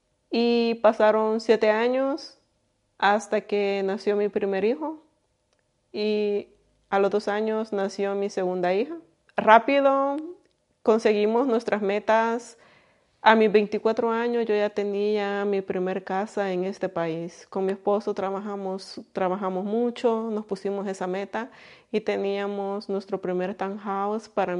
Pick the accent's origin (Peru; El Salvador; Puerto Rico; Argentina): El Salvador; moved away as an adult; now in United States; Soy salvadoreña. En el 2001 llegué a este país con muchos sueños, con muchas metas